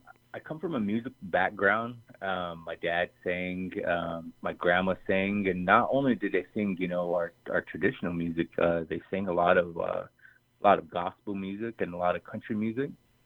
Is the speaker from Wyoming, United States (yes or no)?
yes; Wyoming, United States; also born or lived in Rapid City; I was born in Rapid City, South Dakota, but we moved there to Wyoming when I was just a youngster, and went to school at Wyoming Indian, and then transferred over to St. Stephen's